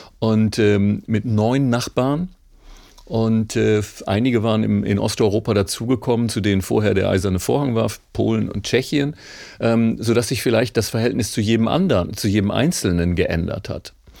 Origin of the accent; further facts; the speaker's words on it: Germany; aber da sind wir Deutsche dann ja vielleicht